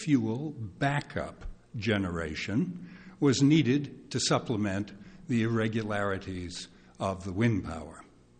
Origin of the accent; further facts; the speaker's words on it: Phillips, Maine, United States; I'm from Phillips, and I'm here to urge you to turn down this application for the Sisk wind project